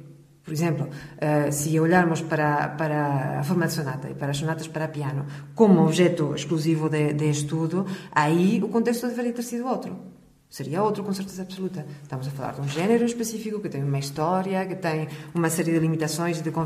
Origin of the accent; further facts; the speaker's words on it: Portugal; Eu sou português, sou compositor